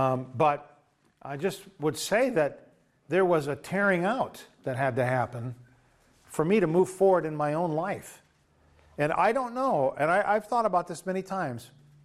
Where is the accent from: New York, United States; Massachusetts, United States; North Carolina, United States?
Massachusetts, United States; Springfield; moved away; he had to pull me out of my hometown, because I can guarantee you that if I stayed in Springfield, Mass., Agawam, I would not be, probably not be following the Lord